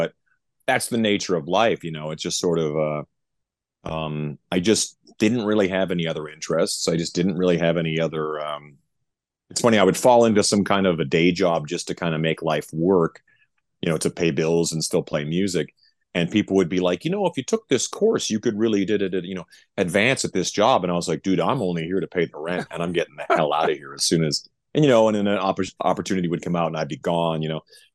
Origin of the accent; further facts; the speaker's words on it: Canada; being Canadian, a lot of it's very familiar. I grew up in that kind of hang, you know what I mean? But not very coastal though, but we did have a lot of lakes.